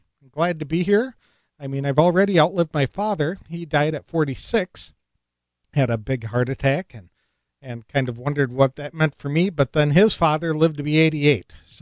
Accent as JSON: {"language": "English", "town": "Madison", "region": "Wisconsin", "country": "United States", "tie": "born there", "said": "I was born in Madison, Wisconsin, while my parents were on a break from college"}